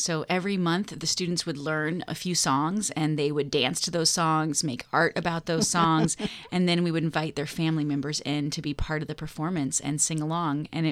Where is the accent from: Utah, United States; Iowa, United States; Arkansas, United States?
Iowa, United States; Sioux City; also born or lived in Mishawaka, Indiana / Rye, New York / New York City; I was born in Mishawaka, Indiana, where my family was an agricultural family for many generations. And I went to elementary school in Rye, New York, and outside of New York City, middle school and high school in Sioux City, Iowa.